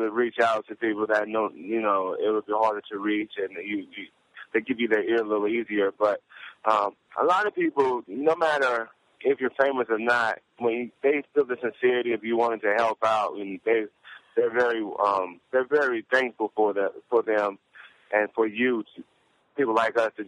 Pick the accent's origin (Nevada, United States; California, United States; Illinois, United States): Nevada, United States; Las Vegas; growing up in Las Vegas, Nevada. But we don't have a sports team.